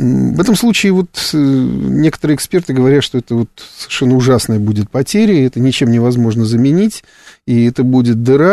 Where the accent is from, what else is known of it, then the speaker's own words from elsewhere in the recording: Russia; я понимаю, вот как россиянин